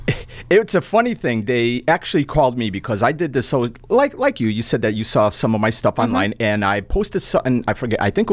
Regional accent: New Britain, Connecticut, United States; Well, born and raised in New Britain.

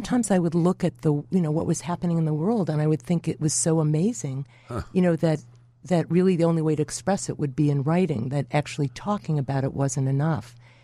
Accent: Lincolnwood, Illinois, United States; I grew up in Lincolnwood, that's right.

